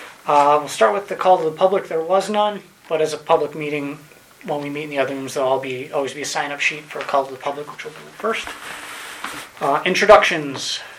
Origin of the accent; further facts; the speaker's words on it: Detroit, Michigan, United States; I grew up in Detroit and I actually joined the Border Patrol, and that brought me down here.